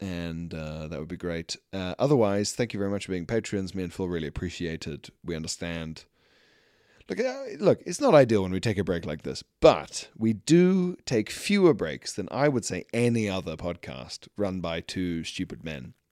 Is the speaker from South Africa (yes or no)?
yes; South Africa; moved away; it was such a cultural difference when we moved here from South Africa